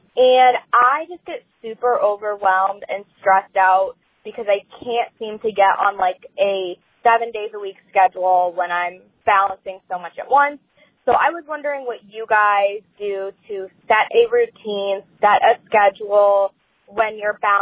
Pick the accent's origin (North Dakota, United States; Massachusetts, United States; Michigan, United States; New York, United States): Massachusetts, United States; I'm from Massachusetts. I'm a 22-year-old student.